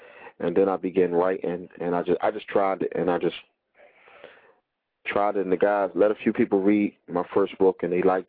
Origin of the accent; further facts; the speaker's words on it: Philadelphia, Pennsylvania, United States; I'm originally born and bred in West Philly.